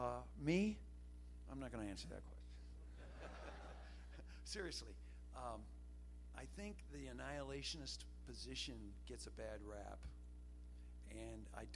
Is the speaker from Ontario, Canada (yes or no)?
yes; Hamilton, Ontario, Canada; when I was growing up in Canada, I used to read French. I learned French off the back of cereal boxes. Everything was in French and English in Canada, even though nobody in Hamilton, Ontario spoke French.